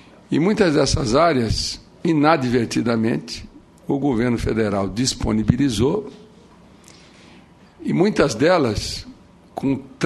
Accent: Corumbá, Mato Grosso do Sul, Brazil; Eu sou de Corumbá, lá do Pantanal, lá dos Guatós. Todos nós temos sangue guarani, a maioria das pessoas que lá nasceram, né? Pelo menos na minha época.

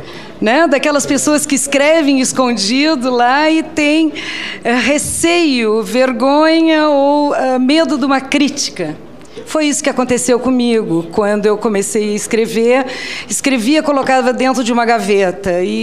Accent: Rio Grande do Sul, Brazil; Somos gaúchos, eu sou de 10 de março.

